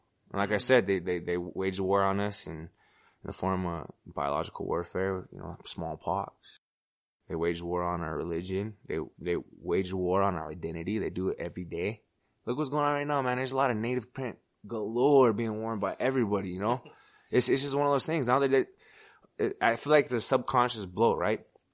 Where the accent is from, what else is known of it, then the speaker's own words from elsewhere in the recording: Wales, United Kingdom; I'm German. I'm proud of my German roots, my Welsh roots. … you know. It means son of David. I come from Wales.